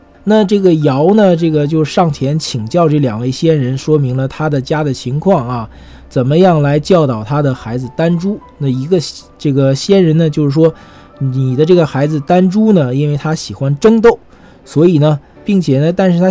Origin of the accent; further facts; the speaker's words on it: China; 那么这是我们中国人在古老文化中对围棋的认识。